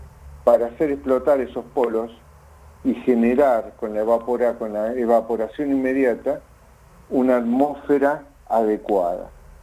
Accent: San Martín, Buenos Aires Province, Argentina; now in Buenos Aires, Argentina; Nací en San Martín, viví muchos años en San Martín y hace 26 años que estoy en Capital.

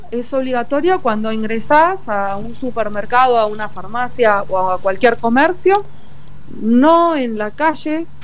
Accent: Argentina; para los que venimos de Argentina y tenemos que volver

